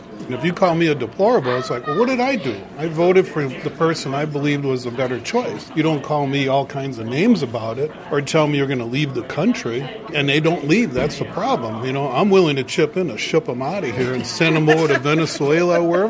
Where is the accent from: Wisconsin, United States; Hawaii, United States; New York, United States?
Wisconsin, United States; from the Wisconsin area.